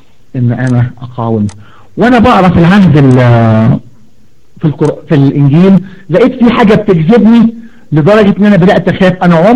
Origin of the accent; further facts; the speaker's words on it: Egypt; عيد الثورة عندنا في مصر 23/7